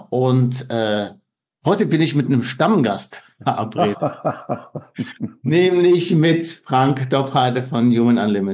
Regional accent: Germany; Und wir sind ja gut im Optimieren als Deutsche

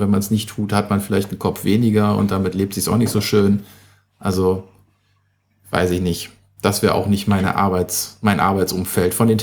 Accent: Cologne, North Rhine-Westphalia, Germany; Köln meine Heimatstadt

